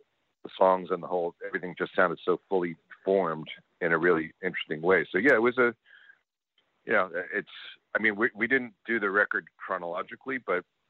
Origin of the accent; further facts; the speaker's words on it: Philadelphia, Pennsylvania, United States; we're all of us, even, you know, me growing up in Philadelphia, we were all children of FM radio, you know, of the 60s.